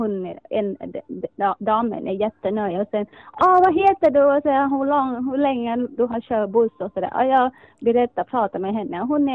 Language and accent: Swedish; Kanchanaburi, Thailand; Swedish is a second language; now in Sweden; Jag kommer från Kantanaburi.